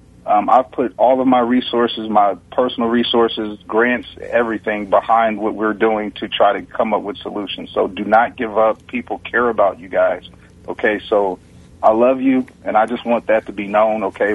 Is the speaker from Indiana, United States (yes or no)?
yes; Gary, Indiana, United States; I come from Gary, Indiana, Indianapolis, Indiana area.